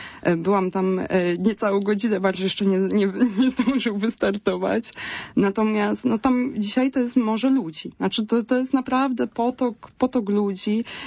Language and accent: Polish; Greater Poland Voivodeship, Poland; no ja jestem Wielkopolanką, bo wychowałam się pod Poznaniem.